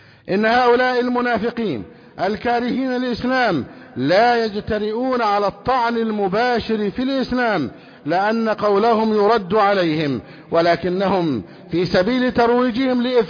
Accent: Egypt

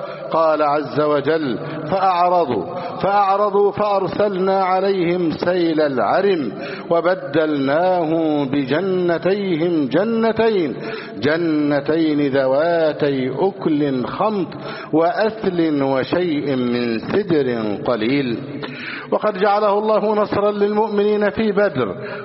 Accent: Egypt; اللهم اجعل بلدنا مصر أمنا أمانا، سخاء رخاء

